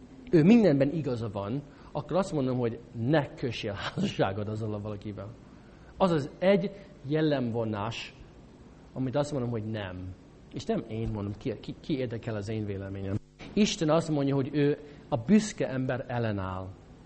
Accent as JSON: {"language": "Hungarian", "town": "St. Louis", "region": "Missouri", "country": "United States", "tie": "born or raised there", "second_language": "Hungarian", "moved": "yes", "lives_now": "Hungary", "said": "Én felnőttem egy nagy városban, Amerikában, St. Louisban."}